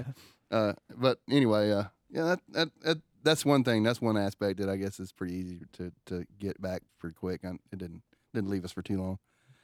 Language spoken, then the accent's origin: English; Boone, North Carolina, United States; Boone, yeah. My hometown.